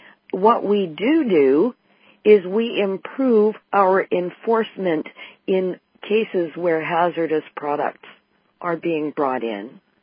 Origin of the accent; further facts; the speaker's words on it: Canada; That's one of the prides of being Canadian, and it always has been.